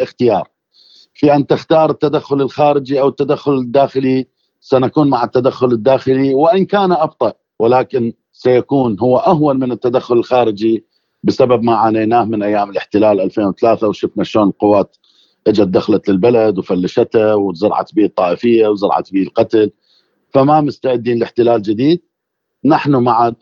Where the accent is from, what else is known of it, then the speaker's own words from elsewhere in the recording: Iraq; احنا اليوم كعراقيين وكشعب محب لبلده